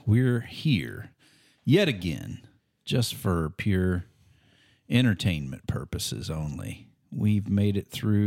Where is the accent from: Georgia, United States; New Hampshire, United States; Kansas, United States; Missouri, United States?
Missouri, United States; it's from my home state of Missouri.